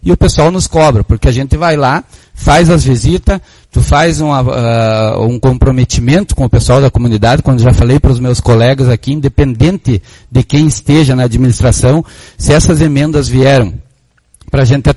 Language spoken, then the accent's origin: Portuguese; São Valentim, Brazil; Chego na semana anterior lá em São Valentim, um lugar onde nasci e me criei